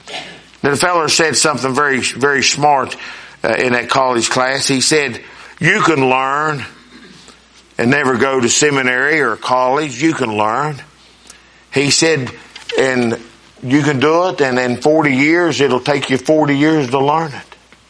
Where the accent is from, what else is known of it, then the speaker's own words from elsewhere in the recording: Winona, United States; I ain't no Jew. I'm from Winona.